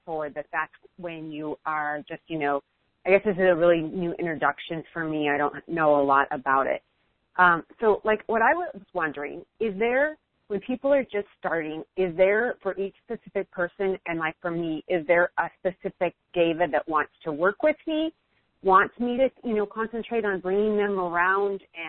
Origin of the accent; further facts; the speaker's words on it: Montana, United States; I'm from Montana, so I still have a Montana phone.